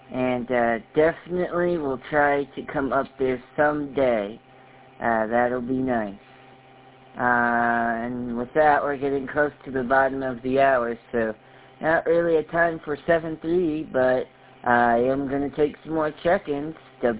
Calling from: Texas, United States; I am coming from Texas, and thank you for checking in.

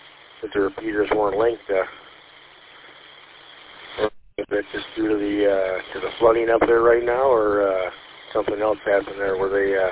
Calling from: Warren, Michigan, United States; Yeah, I'm in the area. I run out of Warren

